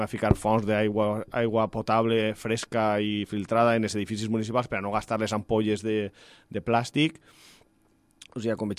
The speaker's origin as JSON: {"language": "Catalan", "town": "Xàtiva", "region": "Valencian Community", "country": "Spain", "tie": "born or raised there", "said": "jo he nascut en Xàtiva i fins al 2012 he viscut en Xàtiva. Els meus pares són de Xàtiva. En fi, la família de mon pare tota és de Xàtiva"}